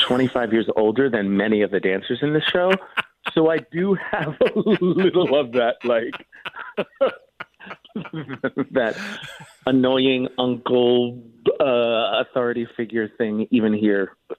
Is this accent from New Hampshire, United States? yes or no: no; New Jersey, United States; I grew up in Jersey, and so Richmond was one of those vacation spots with my parents when I was little